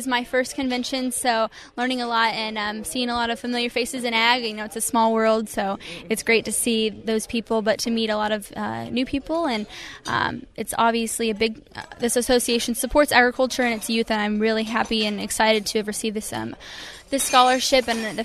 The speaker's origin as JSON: {"language": "English", "region": "Missouri", "country": "United States", "tie": "born or raised there", "said": "Yeah, I'm originally from Missouri, grew up on a small registered Angus farm with my family"}